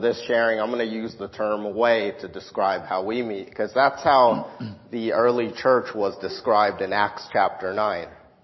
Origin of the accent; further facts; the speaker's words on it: Seattle, Washington, United States; Similar to the way we met when I grew up in Seattle.